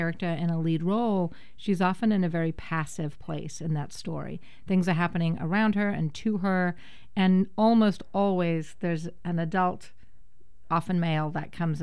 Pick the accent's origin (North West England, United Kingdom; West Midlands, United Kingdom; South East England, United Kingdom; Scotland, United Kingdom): North West England, United Kingdom; Liverpool; Although I'm from Liverpool